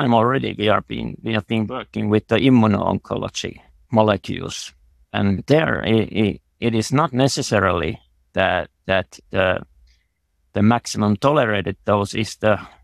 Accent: Turku, Southwest Finland, Finland; English is a second language; I'm a statistician and I come from Finland in Turku, so southwest Finland, or 50 kilometers from Helsinki.

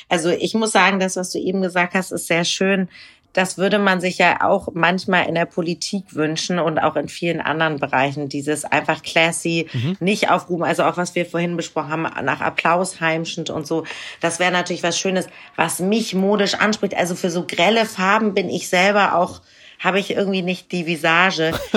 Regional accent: Hamburg, Germany; Norddeutsch. Ich bin ja auch aus Hamburg.

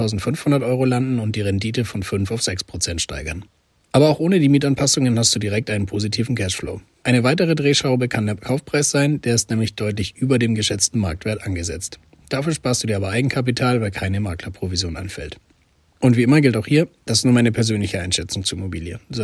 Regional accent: Nuremberg, Bavaria, Germany; Als Nürnberger ist mir Sulzbach-Rosenberg natürlich ein Begriff.

